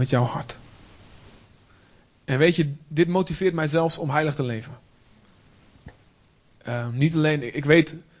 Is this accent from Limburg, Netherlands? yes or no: no; Olst, Overijssel, Netherlands; ik kom uit Deventer. Nou, ik kom eigenlijk uit Olst. Nog iets noordelijker. Maar ik heb altijd in Deventer alles gedaan. En in de kerk gezeten in Deventer.